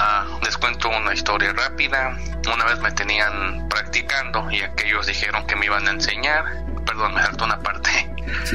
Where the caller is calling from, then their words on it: Atlanta, Georgia, United States; de Atlanta